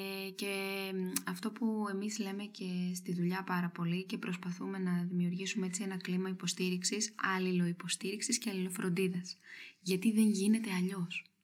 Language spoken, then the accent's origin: Greek; Thessaloniki, Central Macedonia, Greece; born there; Δηλαδή, εγώ σήμερα γεννήθηκα στη Θεσσαλονίκη.